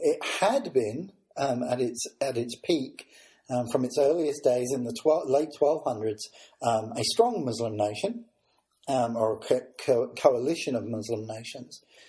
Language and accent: English; United Kingdom; as both a British schoolboy and a former member of the British military.